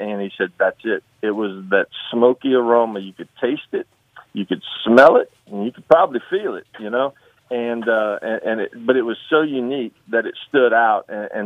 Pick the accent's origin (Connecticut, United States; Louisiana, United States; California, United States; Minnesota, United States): Louisiana, United States; growing up in Cajun country, my grandfather was a Cajun.